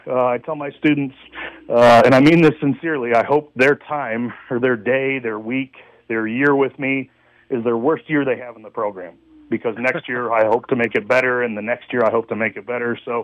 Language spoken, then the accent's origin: English; Michigan, United States; basically I'm from Michigan originally.